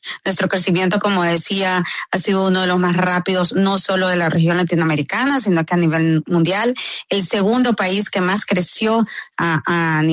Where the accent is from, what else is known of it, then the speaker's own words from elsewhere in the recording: El Salvador; uno se siente muy orgulloso a la hora de decir soy del Salvador